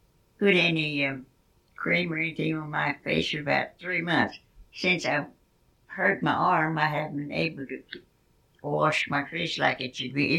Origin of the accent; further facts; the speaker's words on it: Oklahoma, United States; born there; I should have told you I was born in Indian Territory, too.